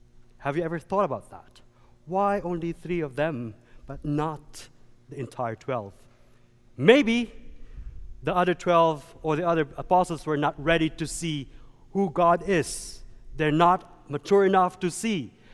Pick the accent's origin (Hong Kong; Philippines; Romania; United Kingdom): Philippines; now in United States; The problem is, I'm Filipino, short, dark, and handsome.